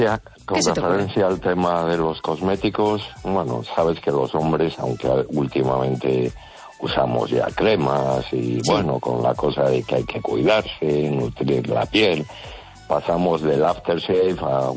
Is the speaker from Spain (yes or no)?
yes; Ferrol, Galicia, Spain; de Ferrol.